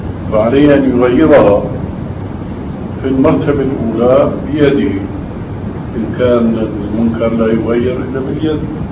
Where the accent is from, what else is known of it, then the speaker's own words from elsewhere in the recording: Damascus, Damascus Governorate, Syria; فهم رجل في الأخير أنه صلاته كما يقول عندنا في دمشق فشل، يعني ما هي صحيحة.